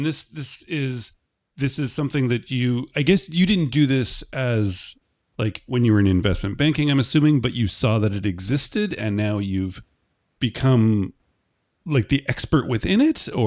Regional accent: Canada; I'm Canadian

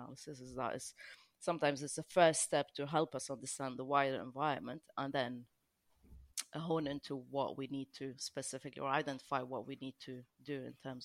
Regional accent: Lebanon; I'm originally from Lebanon, so I'm very familiar with our maritime archaeology around the coast.

